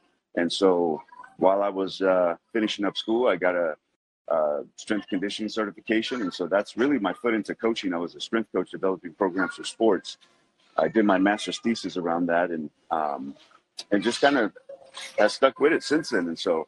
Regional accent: Compton, California, United States; also born or lived in Watts; because that's been my life, overcoming growing up in Compton and Watts and seeing the things that I've seen.

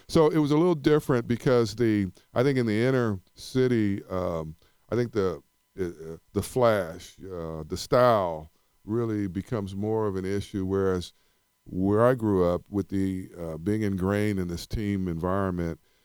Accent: Ventura, California, United States; I grew up in Ventura, California, which had great youth sports programs.

